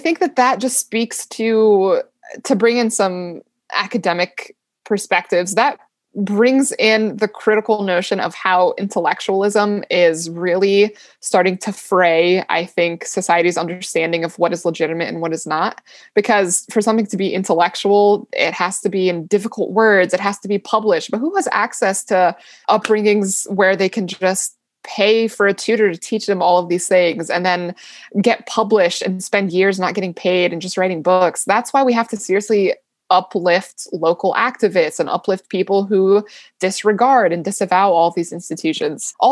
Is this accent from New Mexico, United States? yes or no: no; Culpeper, Virginia, United States; growing up in Culpeper, it was a very conservative area. Also growing up in a more conservative Muslim household, it was not okay to be gay.